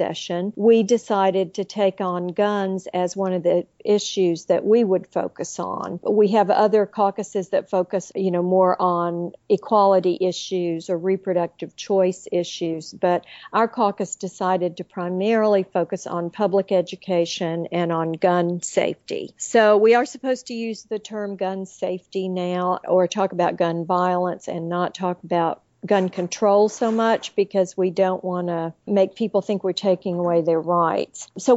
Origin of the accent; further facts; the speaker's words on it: Tennessee, United States; I grew up in East Tennessee, up in the mountains, and I learned how to shoot a .22 back in the day.